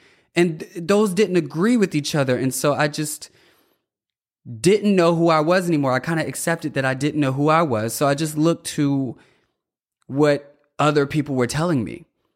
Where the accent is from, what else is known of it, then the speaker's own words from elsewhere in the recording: Virginia, United States; I was raised in Southern Virginia, Portsmouth, Virginia Beach, Chesapeake.